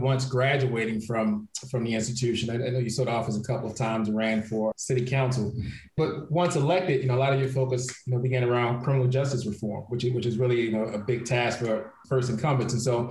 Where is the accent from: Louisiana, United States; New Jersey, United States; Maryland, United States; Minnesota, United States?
Maryland, United States; Baltimore; someone growing up in Baltimore City as well as yourself